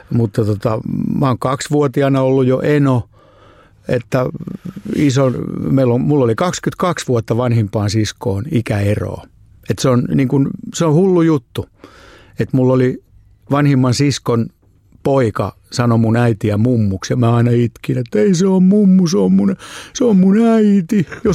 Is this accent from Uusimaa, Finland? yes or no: no; Tampere, Pirkanmaa, Finland; Mä oon syntynyt Tampereella. Kasvanut ja syntynyt Tampereella suulapsisen perheen Kuopus. Ja oon neljännen polven tamperelainen.